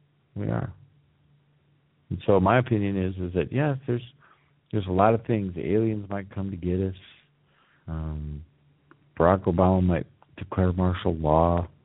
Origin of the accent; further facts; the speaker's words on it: Washington, United States; in my home state of Washington, the United States, we're talking about starfish sort of melting.